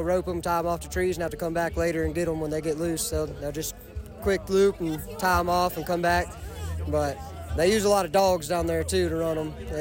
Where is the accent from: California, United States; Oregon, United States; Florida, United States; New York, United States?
Florida, United States; Arcadia; I'm from originally Arcadia, Florida, Southwest Florida.